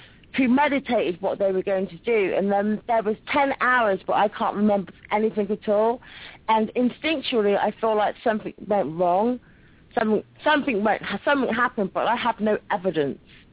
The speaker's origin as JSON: {"language": "English", "region": "England", "country": "United Kingdom", "said": "Oh, my gosh, hello. … from England."}